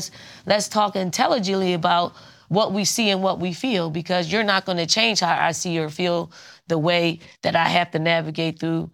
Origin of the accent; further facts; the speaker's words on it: Philadelphia, Pennsylvania, United States; I'm from Philly. I'm from North Philly, so that's right.